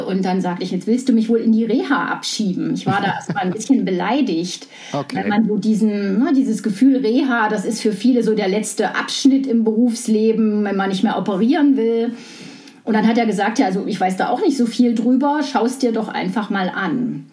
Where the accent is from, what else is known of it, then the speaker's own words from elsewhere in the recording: Weimar, Thuringia, Germany; Aber ich bin in Weimar geboren, also in der DDR aufgewachsen und gerade zur Wende mit meinem Abi fertig geworden